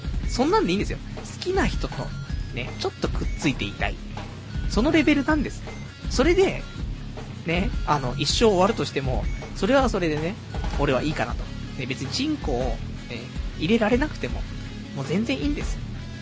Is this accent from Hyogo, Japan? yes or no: no; Tokyo, Japan; born there; もう東京住んでるから。東京生まれ、ね、ヒップホップ育ちだからさ、俺もさ。